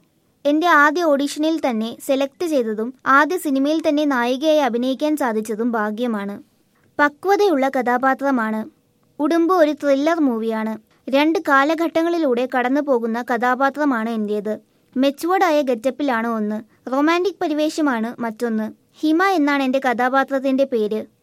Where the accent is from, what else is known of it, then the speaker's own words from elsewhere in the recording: Thiruvananthapuram, Kerala, India; ഞാനും തിരുവനന്തപുരത്തുകാരിയാണ്. കോവളത്താണ് വീട്.